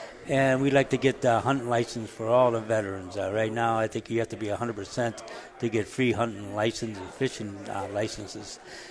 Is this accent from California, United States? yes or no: no; St. Paul, Minnesota, United States; I was born in St. Paul, grew up on the east side